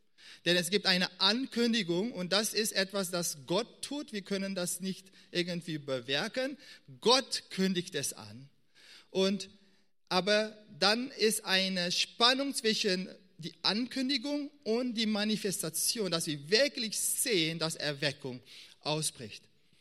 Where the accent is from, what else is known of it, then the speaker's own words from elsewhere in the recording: Suriname; Ich bin in Suriname aufgewachsen und ich weiß, was es bedeutet, zu hören, den Regen rauschen zu hören.